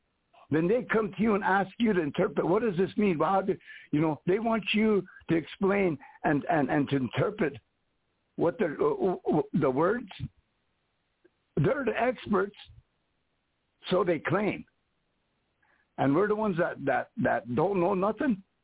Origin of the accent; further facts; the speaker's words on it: United States; because we were Lakota and we took up for Lakota because we grew up Lakota and we had no choice because that's who we were.